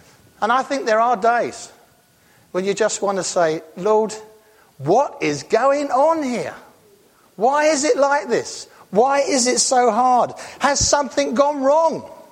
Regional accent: England, United Kingdom; now in United States; I'm being an Englishman

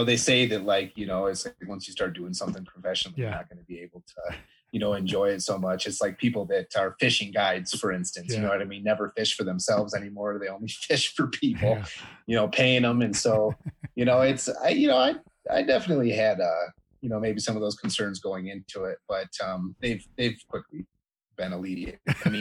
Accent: Michigan, United States; And, you know, a lot of that comes from just growing up in Michigan.

